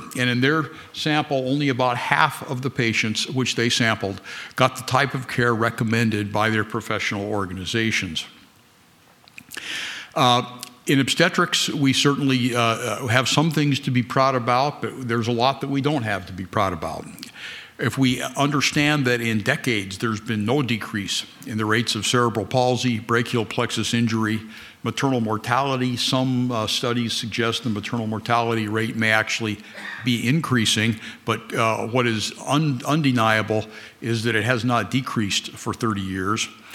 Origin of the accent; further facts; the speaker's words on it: Twin Bridges, Montana, United States; Greetings from my hometown, where I live now, Twin Bridges, Montana.